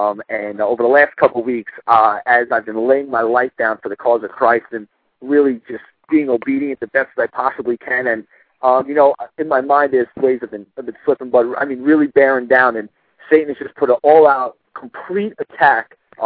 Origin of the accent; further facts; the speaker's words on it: Long Island, New York, United States; I'm from Long Island, New York, over here, and God is doing an amazing work